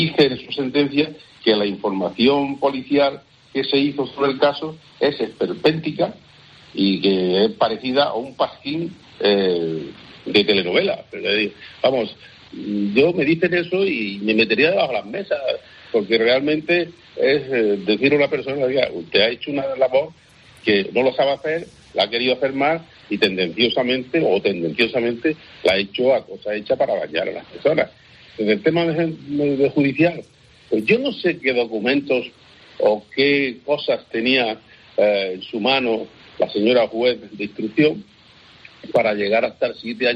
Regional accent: Granada, Andalusia, Spain; Todos los granadinos, incluido yo, porque soy granadino y pago mi impuesto en Granada

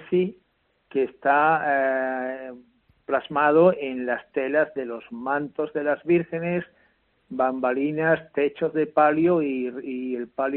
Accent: Andalusia, Spain; moved away as an adult; also born or lived in Barcelona; yo me fui ya siendo un hombre adulto, porque me fui a Barcelona al acabar el servicio militar, uh-huh. Con lo cual soy andaluz de pura cepa. No puedo, aunque tengo como... adopción la tierra catalana también

